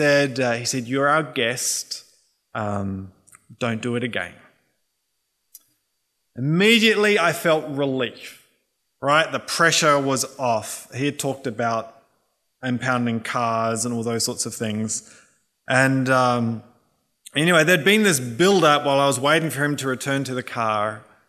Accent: Australia; not because we're overflowing with thankfulness, but because we're Aussie

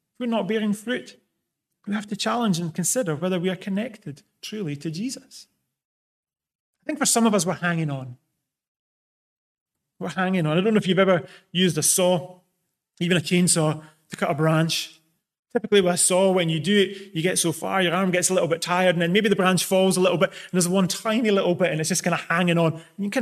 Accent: Scotland, United Kingdom; accent: Scottish; I wouldn't even likely even need to open my mouth and speak for you to be pretty sure I was Scottish. But my accent alone does a pretty good job of marking me out as Scottish.

